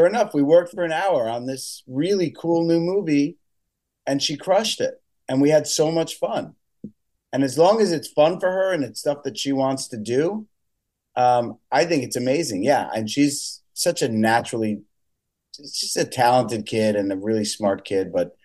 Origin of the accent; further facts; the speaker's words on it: Westchester, New York, United States; I grew up in Westchester, New York, and there was something called Scarsdale Summer Music Theater.